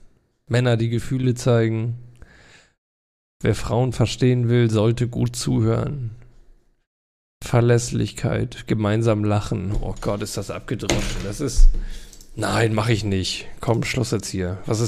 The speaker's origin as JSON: {"language": "German", "country": "Germany", "said": "Ich bin ein typischer Deutscher. Ich bin nicht so fit in englischen Sachen."}